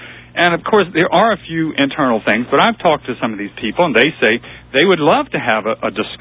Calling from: Manhattan, New York, United States; I'm calling from Manhattan.

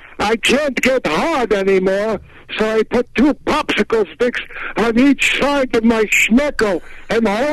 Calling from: Philadelphia, Pennsylvania, United States; My name is … I'm calling from Philadelphia.

